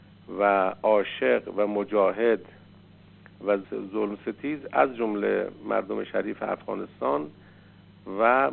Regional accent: Iran; ما هم به عنوان یک ایرانی از این غیرت، از این حمیت، از این شجاعت

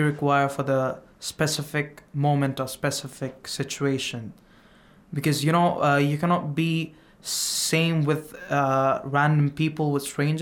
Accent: India; from India.

